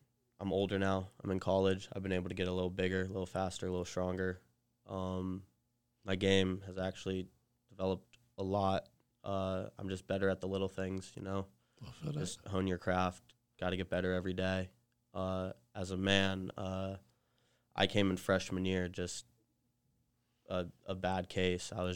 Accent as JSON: {"language": "English", "town": "Las Vegas", "region": "Nevada", "country": "United States", "tie": "born or raised there", "said": "Growing up in Vegas was cool. You had to grow up a little calloused."}